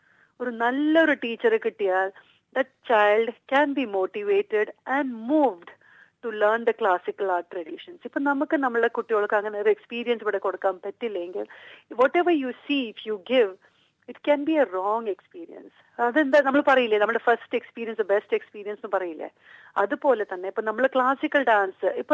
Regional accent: Kerala, India; ഞാനൊരു മലയാളിയായിട്ട് നമ്മളുടെ നാടൻ കലേനെ നമ്മൾ എൻകറേജ് ചെയ്തില്ലെങ്കിൽ പിന്നെ ആര് ചെയ്യും.

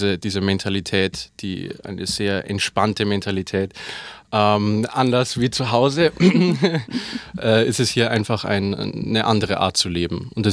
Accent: Munich, Bavaria, Germany; born there; Das heißt, ich habe mich schon als Bayer entlarvt. Genau, ich bin gebürtiger Münchner und wohne gerade und lebe gerade in München.

